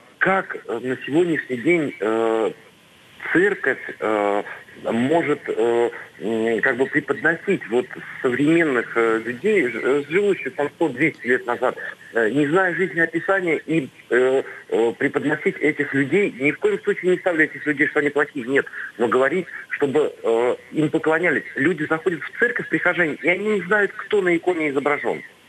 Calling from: Moscow, Russia; я звоню из Москвы.

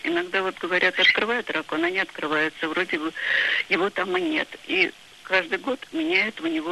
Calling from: Moscow Oblast, Russia; Здравствуйте, это я из Подмосковья звоню.

